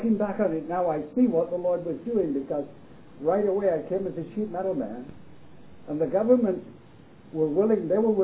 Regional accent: England, United Kingdom; moved away; I came from England in 57 and went right to Sudbury.

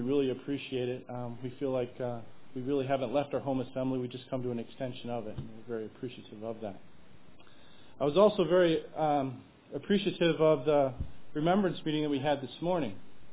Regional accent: Rochester, New York, United States; I'm from Rochester, New York. I attend Northgate Bible Chapel.

